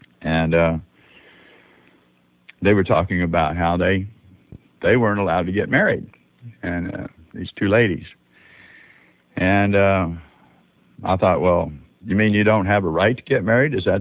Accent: Arizona, United States; also born or lived in California; I was raised back in Arizona, although I'm a native Californian. I was raised back in Arizona where we had nothing but miles and miles

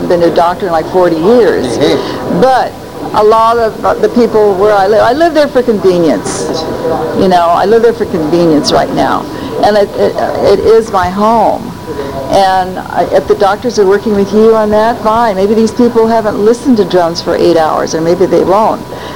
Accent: Hawaii, United States; I came from Hawaii, and, I've never seen anything like this before.

